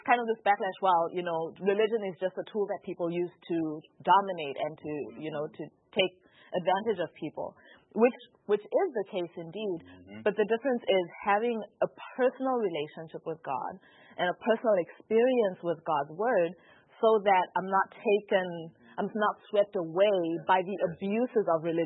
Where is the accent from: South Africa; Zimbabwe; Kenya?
Zimbabwe; I'm from Zimbabwe